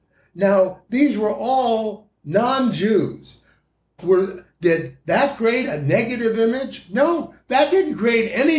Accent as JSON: {"language": "English", "town": "Ames", "region": "Iowa", "country": "United States", "tie": "born or raised there", "said": "I grew up in Ames, Iowa"}